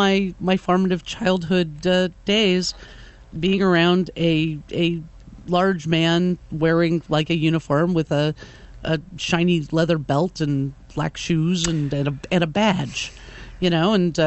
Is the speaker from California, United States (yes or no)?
yes; Los Angeles, California, United States; because I grew up in the Los Angeles area.